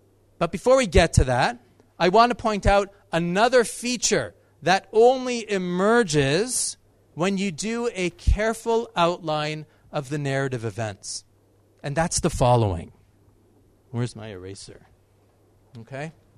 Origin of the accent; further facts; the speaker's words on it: Canada; when I was growing up in Canada in the 70s and the 80s